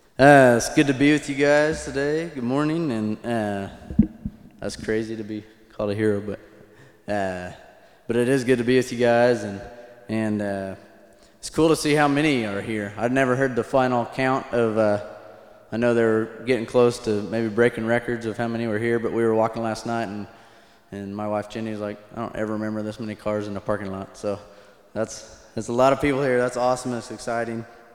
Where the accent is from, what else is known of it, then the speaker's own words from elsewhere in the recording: Wichita, Kansas, United States; and I grew up in Wichita, graduated here in 99, and with a youth ministry degree, and we've been working with the youth up in Hutchison for the last 9 years.